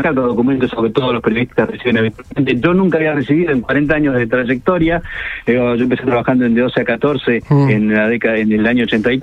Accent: Argentina; la estamos pasando muy mal como argentinos.

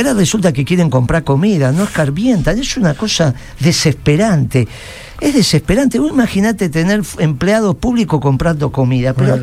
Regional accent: Argentina; Pocos argentinos han tenido ese orgullo.

